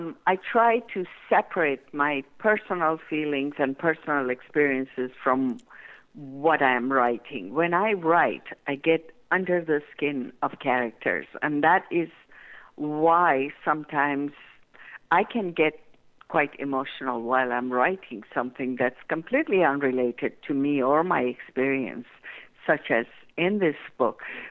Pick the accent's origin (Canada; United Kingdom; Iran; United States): Iran; I happen to be born and raised in Iran